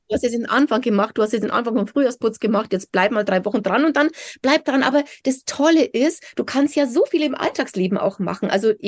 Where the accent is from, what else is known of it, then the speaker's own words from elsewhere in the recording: Bavaria, Germany; Also ein kleines Dorf südlich von München